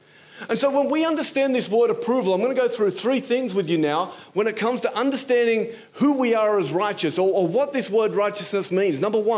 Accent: Newcastle, New South Wales, Australia; I'm from Newcastle, Australia, and I'm a carpenter.

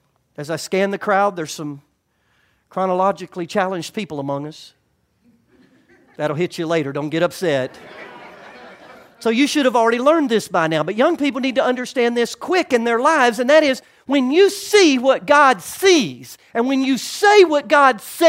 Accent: United States; and I'm an American, but I'm in the kingdom first. I love my country, but I love the kingdom more.

